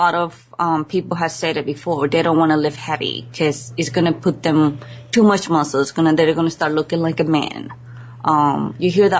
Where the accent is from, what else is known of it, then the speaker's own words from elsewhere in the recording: Mexico; even though I'm Asian, I'm consider myself Mexican too, you know, because I grew up in Mexico